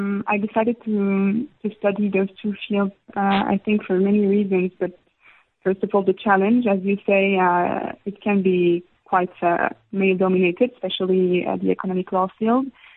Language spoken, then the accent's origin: English; Istanbul, Turkey; Absolutely. Yeah, I spent most of my life there, actually. So, I had a fantastic time growing up in Istanbul. It's a huge city, so it can be intimidating at times.